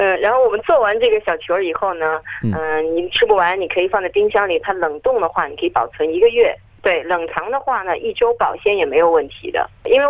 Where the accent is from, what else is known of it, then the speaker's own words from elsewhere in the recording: China; 我们中国人